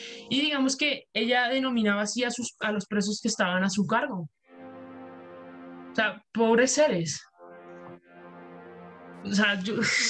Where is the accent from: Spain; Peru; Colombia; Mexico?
Colombia; esto es alemán, yo soy colombiana.